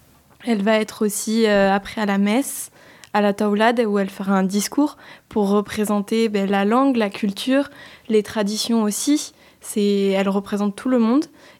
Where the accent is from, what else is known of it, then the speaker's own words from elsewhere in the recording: Tocane-Saint-Apre, Nouvelle-Aquitaine, France; puisque je suis de Tocane et Montagrier.